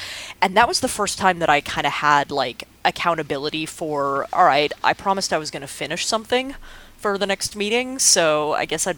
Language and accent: English; Dallas, Texas, United States; Yeah, well, so I grew up in Dallas. I actually lived in Texas for the first 18 years of my life, all in one house, which is sort of remarkable.